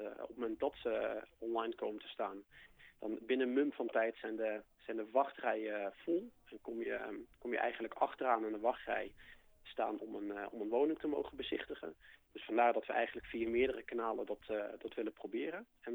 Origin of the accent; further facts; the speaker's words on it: Limburg, Netherlands; Ik kom zelf uit Limburg. Wij zijn gaan wonen in het midden van het land, mooi tussen beide families in.